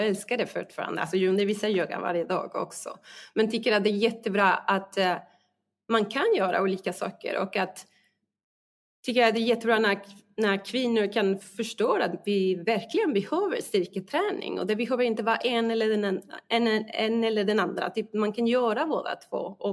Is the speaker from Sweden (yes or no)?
no; Mexico; moved away; also born or lived in Spain; Ja, jag är från Mexiko. Men jag flyttade till Spanien 2004-2005. Jag kommer inte ihåg nu precis. Men jag bodde där i många år.